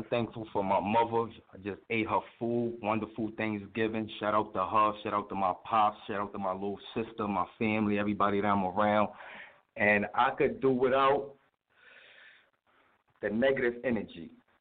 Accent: Brooklyn, New York, United States; Nah, I'm from Brooklyn. I'm from the jungle, East New York.

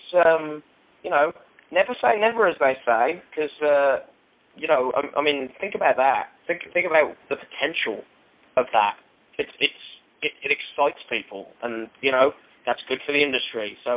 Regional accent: England, United Kingdom; I remember growing up in England as an independent wrestler

